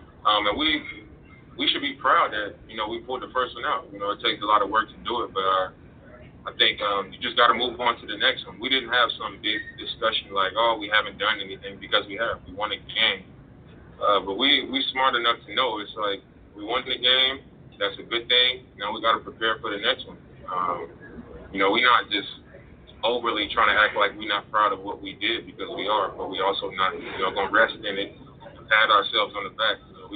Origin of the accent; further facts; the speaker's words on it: Oakland, California, United States; My hometown was East Oakland was being represented in the arena, so I had to show my love.